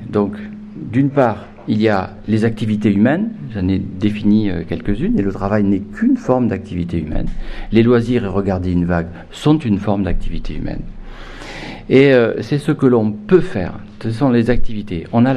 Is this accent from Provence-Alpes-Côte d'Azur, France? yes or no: no; Bordeaux, Nouvelle-Aquitaine, France; c'est près de Bordeaux, et je viens de Bordeaux.